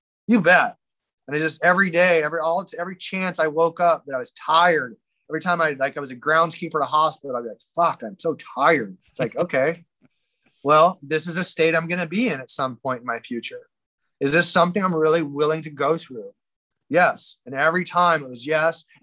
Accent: Iowa, United States; I grew up in Iowa in a band, my parents' house basement. It's cold. It's really fucking cold in Iowa, right?

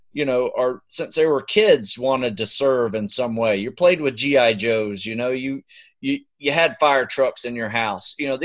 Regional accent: Florida, United States; I grew up in Florida.

